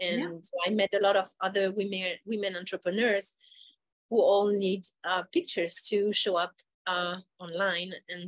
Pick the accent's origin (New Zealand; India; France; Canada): France; now in Philadelphia, United States; I'm originally from France, but right now I live in the US and I live in Philadelphia.